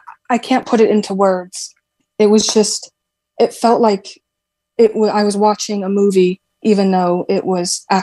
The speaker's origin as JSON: {"language": "English", "region": "Connecticut", "country": "United States", "moved": "as an adult", "lives_now": "London, United Kingdom", "said": "I'm from Connecticut."}